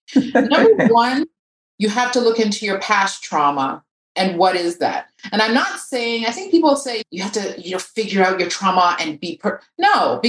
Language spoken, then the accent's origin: English; Toronto, Ontario, Canada; moved away as an adult; now in Quebec City, Canada; So I feel like I moved to Quebec City about almost 8 years ago now. I cannot believe that. I'm originally from Toronto, Ontario. I was born and raised there.